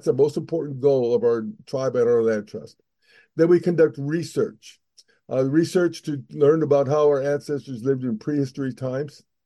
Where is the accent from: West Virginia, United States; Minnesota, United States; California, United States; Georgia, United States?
California, United States; Morgan Hill; And so I grew up in Morgan Hill.